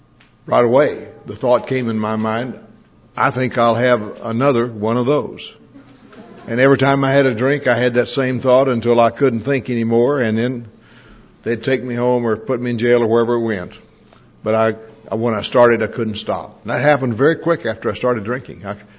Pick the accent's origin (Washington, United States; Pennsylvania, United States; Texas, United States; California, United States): Texas, United States; And I'm from Texas. Actually, I'm not from Dallas, Texas.